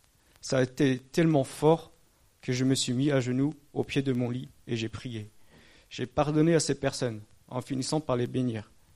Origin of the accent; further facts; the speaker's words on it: Angers, Pays de la Loire, France; born there; j'habite sur Trélazé, je suis né sur Angers, j'ai bientôt 40 ans.